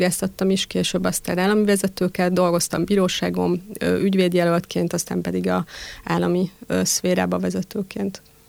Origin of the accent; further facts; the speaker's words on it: Budapest, Hungary; én Mária Remetén, illetve Pesti Dekut és Mária Remete határán nőttem fel egy értelmiségi családba, egyébként egy sváb családban. Édesapám építész volt, édesanyám pedig kerámikus művész, és hát a katolikus neveltetés az egy alapbeállítás volt.